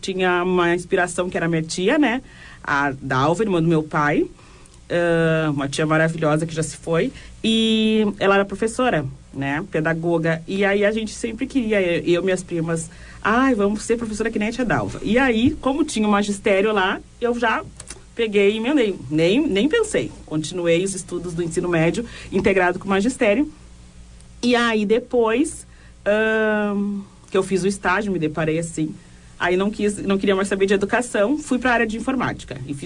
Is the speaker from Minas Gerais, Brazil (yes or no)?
no; Dom Pedrito, Rio Grande do Sul, Brazil; born there; Eu nasci em Dom Pedrito, na região da Campanha.